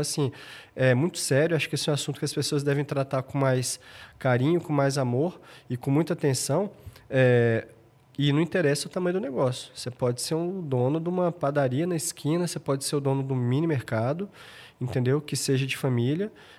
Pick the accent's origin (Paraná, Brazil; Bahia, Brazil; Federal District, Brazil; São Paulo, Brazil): Federal District, Brazil; Brasília; eu sou de Brasília, Brasília é uma cidade super interessante, a gente tem muita oportunidade de negócio, mas ali então é uma cidade que a gente é regido pelo funcionalismo público.